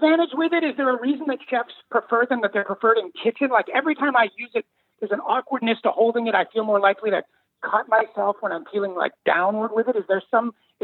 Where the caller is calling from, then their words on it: Los Angeles, California, United States; I'm in Los Angeles.